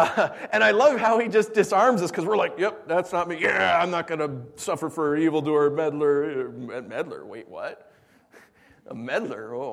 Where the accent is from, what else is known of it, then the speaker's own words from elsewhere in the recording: New York, United States; When I was a kid and growing up in New York, we didn't have seatbelts on buses.